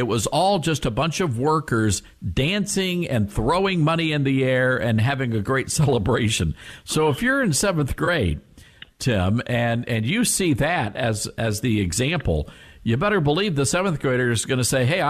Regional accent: Memphis, Tennessee, United States; when I moved back to Memphis, Tennessee, my hometown

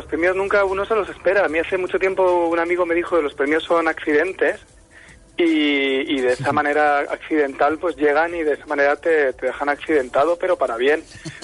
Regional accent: Murcia, Region of Murcia, Spain; Yo sí que frecuentaba Cartagena en los años 80 cuando era niño, a ver a mis abuelos, pero yo en realidad soy de Murcia.

